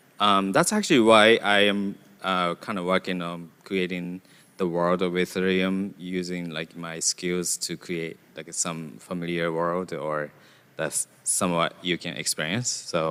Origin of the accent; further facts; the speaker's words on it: Japan; I grew up in Japan.